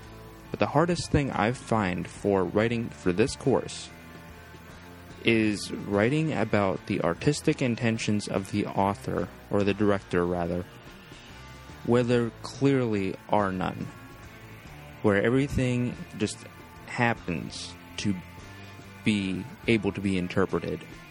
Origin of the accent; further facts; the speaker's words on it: United States; I'm Italian. I'm American.